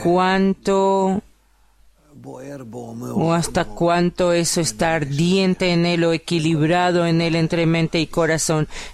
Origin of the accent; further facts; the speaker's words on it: Russia; yo de todas formas vengo de Rusia y yo conocí en Rusia muchos pueblos, ahí hay como 130 o algo pequeños pueblos en todo ese área de Rusia.